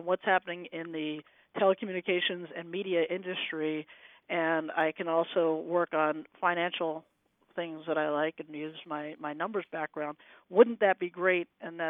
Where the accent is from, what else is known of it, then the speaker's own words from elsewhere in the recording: Pittsburgh, Pennsylvania, United States; And the West Coast was something, growing up in Pittsburgh, that was just so far away, that was not even a consideration for college.